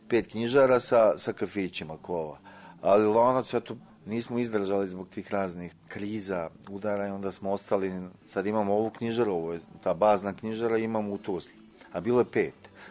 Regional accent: Belgrade, Serbia; meni koji sam odrastao u Beogradu.

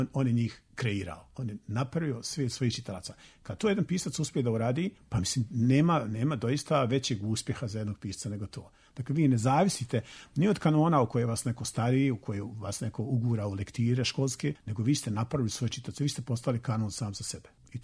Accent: Tuzla, Tuzla Canton, Bosnia & Herzegovina; ja sam došao iz Tuzle i tako dalje

